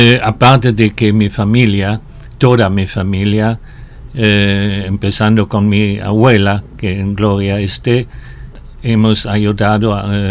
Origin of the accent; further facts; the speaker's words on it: Cologne, North Rhine-Westphalia, Germany; yo soy oriundo de Colonia, de la cuenca del Rin, una ciudad de casi un millón de habitantes